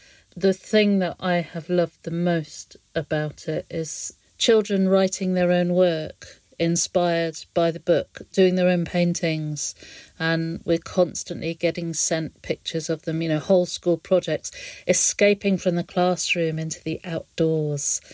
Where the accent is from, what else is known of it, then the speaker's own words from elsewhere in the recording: Evesham, West Midlands, United Kingdom; also born or lived in Broadway; I grew up in Evesham and then moved to Broadway, to the Cotswolds.